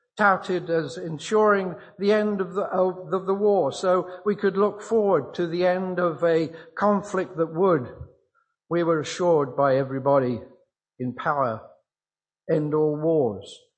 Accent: Coventry, West Midlands, United Kingdom; And during this time, the center of my hometown, Coventry, suffered massive destruction. And several of the local houses around our own house were turned into bomb sites.

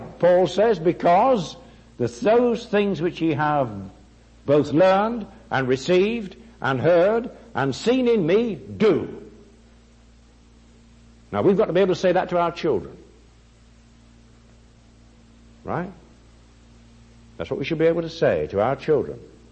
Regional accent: England, United Kingdom; now in United States; I've been coming here since, 1958? So by this time I'm American, really. I'm really no longer English.

